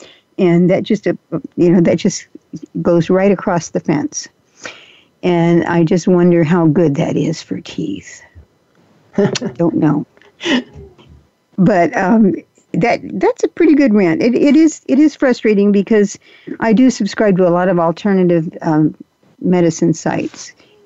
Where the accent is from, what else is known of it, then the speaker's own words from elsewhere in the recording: Texas, United States; born there; See, I was born in Texas, and my mother was a lifelong Texan